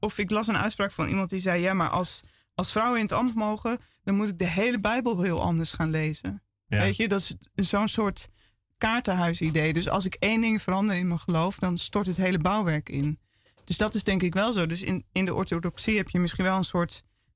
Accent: Woudenberg, Utrecht, Netherlands; also born or lived in Ter Aar; Mijn ouders komen uit Zalland. Ik ben opgegroeid in Woudenberg en in Ter Aar. Ja, Woudenberg is Utrecht, Ter Aar is Groene Hart.

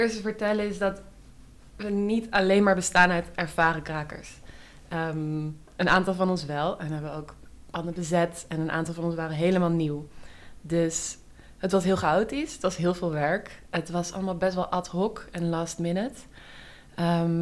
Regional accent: Amsterdam, North Holland, Netherlands; ik kom uit Amsterdam, ik ben hier opgegroeid, in Oud-West. Ik ben 25, dus dat was eind jaren 90.

